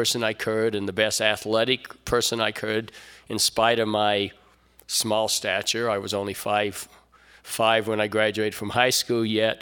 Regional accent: Camp Pendleton, California, United States; born there; I'm a military kid. I was born in Camp Pendleton. And for the first 15 years of my life, I lived in about 21 or 22 different locations. We were all over the place.

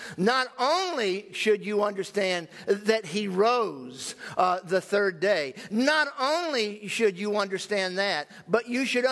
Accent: the South, United States; And I can mock him because I'm a Southerner. And I can put on that accent real quickly if you want me to.

